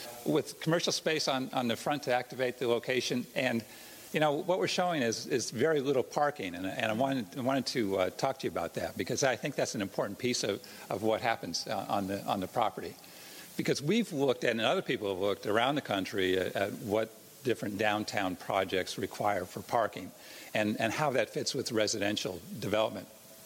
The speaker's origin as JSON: {"language": "English", "town": "Princeton", "region": "New Jersey", "country": "United States", "tie": "born or raised there", "also_born_or_lived": "Walnut Creek, California", "said": "I was born outside of Walnut Creek, but the fact is I grew up in Princeton, New Jersey, and one of the first things I thought of was what did Princeton have?"}